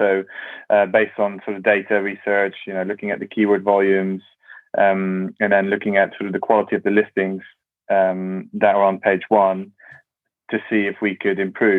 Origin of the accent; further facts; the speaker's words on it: Netherlands; moved away as an adult; now in United Kingdom; So I grew up in the Netherlands. I was born and raised there. And I moved to the UK about 13 years ago now. I started working in London after my university.